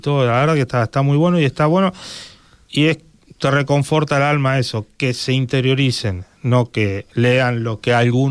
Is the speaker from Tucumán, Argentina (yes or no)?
no; Quilmes, Buenos Aires Province, Argentina; Yo hablo de Quilmes porque soy de Quilmes y amo a Quilmes